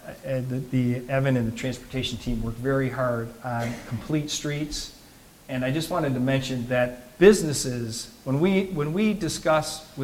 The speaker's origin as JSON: {"language": "English", "town": "Durham", "region": "North Carolina", "country": "United States", "said": "As some of you know, I came from the Durham area, Raleigh-Durham, with the research park."}